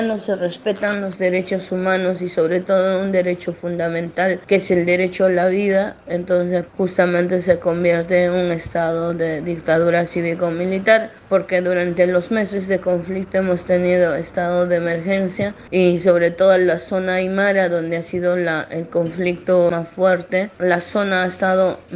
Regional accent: Ilave, Puno, Peru; las mujeres aymaras, que nosotros somos quienes hablan, soy de Ilave, de la nación aymara

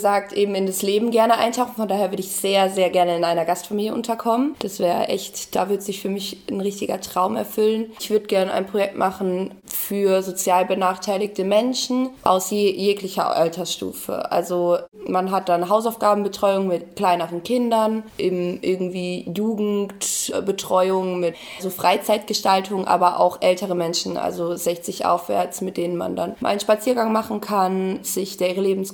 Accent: Walldorf, Baden-Württemberg, Germany; Ich bin 19 Jahre alt, ich komme aus Waldorf, das ist eine kleinere Ortschaft in der Nähe von Heidelberg

